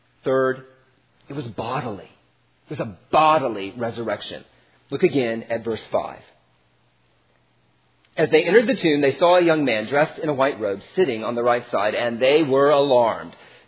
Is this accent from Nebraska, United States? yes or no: no; Washington, District of Columbia, United States; I'm from Washington, D.C. I got it.